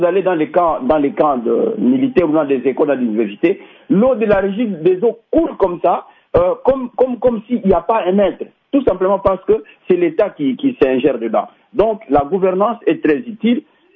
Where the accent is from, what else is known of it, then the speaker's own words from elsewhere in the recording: Nyunzu, Tanganyika, DR Congo; moi je suis de Nyunzu, nous sommes de l'intérieur du pays